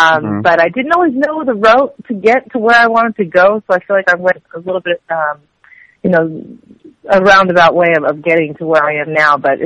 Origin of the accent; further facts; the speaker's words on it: New York, United States; I mean, I grew up in New York.